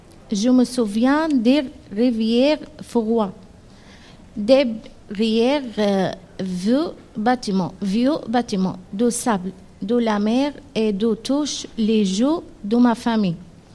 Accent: Syria; French is a second language; moved away; Je ne veux pas me souvenir du moment où j'ai quitté la Syrie à cause de la guerre.

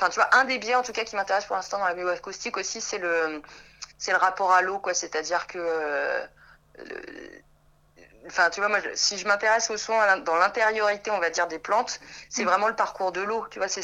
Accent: Île-de-France, France; moi je suis originaire de l'Essonne, du sud Essonne, où il y a notamment massif de la forêt de Fontainebleau

